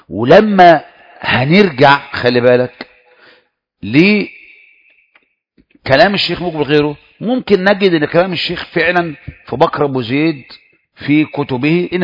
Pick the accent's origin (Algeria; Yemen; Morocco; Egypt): Egypt; أنا بقى مصري